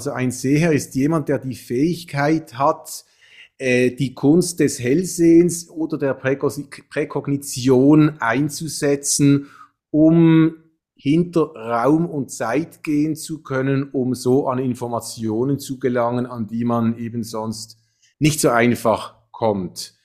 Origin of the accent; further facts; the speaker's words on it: Switzerland; moved away as an adult; also born or lived in France; also ich bin gebürtig in Frankreich geboren, aber von Schweizer Eltern und zum größten Teil auch in der Schweiz aufgewachsen. Und dann mit 20, als ich aus der Schweiz wegging